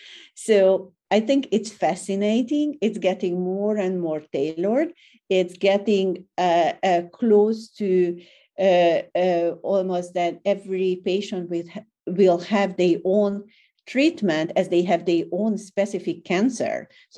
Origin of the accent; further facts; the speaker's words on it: Budapest, Hungary; I grew up in Hungary, in Budapest. I was the first one who went to college or university in my broad family.